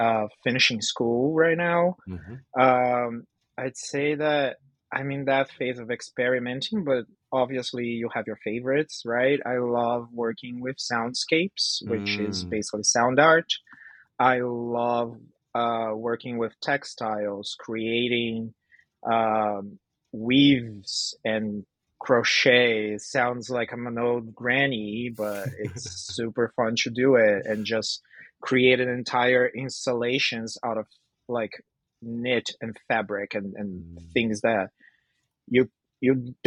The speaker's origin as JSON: {"language": "English", "country": "Brazil", "lives_now": "Vancouver, Canada", "said": "I'm from Brazil, but I'm based in Vancouver, Canada."}